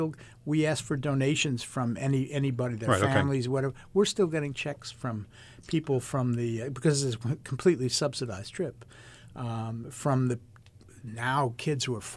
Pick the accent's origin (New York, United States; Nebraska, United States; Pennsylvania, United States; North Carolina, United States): New York, United States; Great Neck; I grew up in Great Neck, which had some Catholics, but we really didn't get to know people of another faith until I went to college.